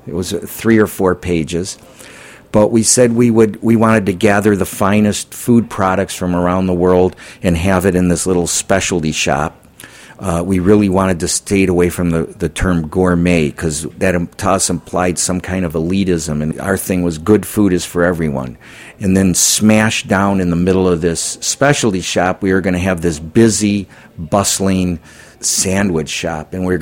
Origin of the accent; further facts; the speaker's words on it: Detroit, Michigan, United States; And he grew up in Chicago, and I grew up in Detroit. And back then, in our neighborhoods and all the neighborhoods around you, there was a delicatessen.